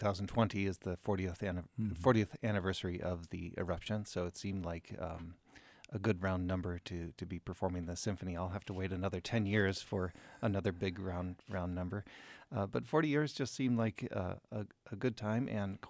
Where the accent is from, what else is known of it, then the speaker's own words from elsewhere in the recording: Chicago, Illinois, United States; I was growing up in the Chicago area